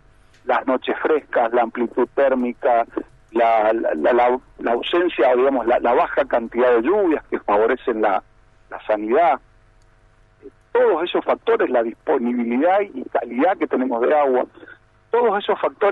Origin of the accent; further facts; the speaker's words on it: Mendoza, Argentina; Seguramente se debe notar en mi acento. Nací en Mendoza, me formé en Mendoza